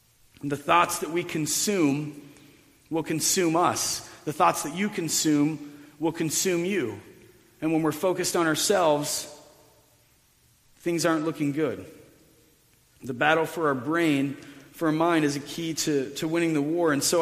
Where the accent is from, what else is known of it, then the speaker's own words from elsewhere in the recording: Ohio, United States; because we're from Ohio, right? We drive everywhere. Some of us ride horses everywhere in Ohio even.